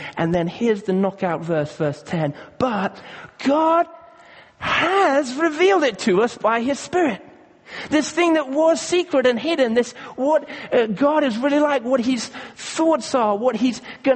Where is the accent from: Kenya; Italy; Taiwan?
Kenya; now in United Kingdom; and we grew up together in Kenya